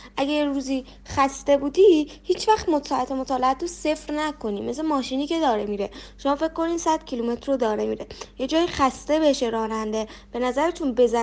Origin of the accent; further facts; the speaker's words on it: Isfahan, Iran; حالا برفرض چون خودم اصفهانیم، همیشه روی جاده اصفهان تا مشهد مثال میزنم